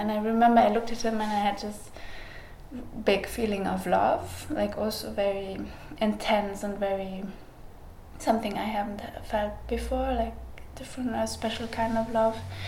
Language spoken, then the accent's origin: English; Bautzen, Saxony, Germany; English is a second language; moved away as an adult; now in Berlin, Germany; I moved to Berlin from Bautzen, from my hometown where I was born.